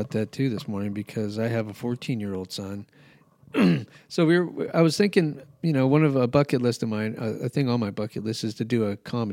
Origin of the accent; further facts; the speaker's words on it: New Mexico, United States; I grew up in New Mexico.